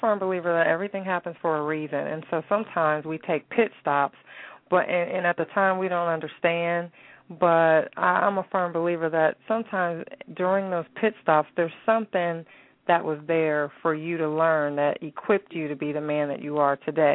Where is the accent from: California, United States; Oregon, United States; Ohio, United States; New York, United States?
Ohio, United States; I'm from Ohio, so anything that happens at Ohio State, it came through the Steubenville News.